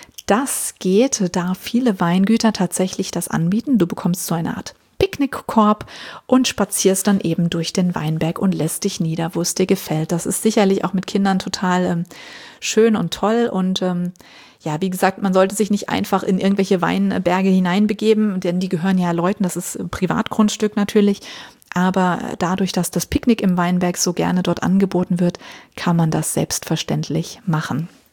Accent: Rhineland-Palatinate, Germany; ich bin ja selbst in der Weinregion aufgewachsen, in der Pfalz

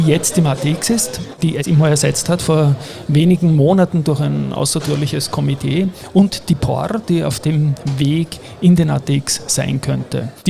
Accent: Vienna, Austria; In meiner Heimatstadt, genau.

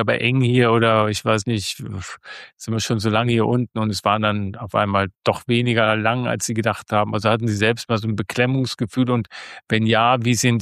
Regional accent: Bavaria, Germany; ich komme aus Bayern, wo Höhlen gegenwärtiger sind

